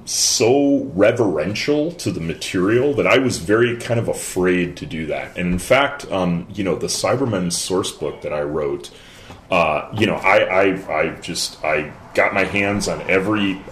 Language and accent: English; Chicago, Illinois, United States; My growing up in Chicago, the local PBS station was actually one of the kind of flagship Doctor Who stations.